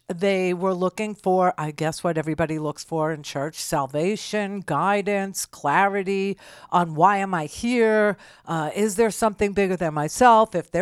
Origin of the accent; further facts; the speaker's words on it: New York, United States; I'm a New Yorker. I'm not freaked out by any of these weather events, let's say.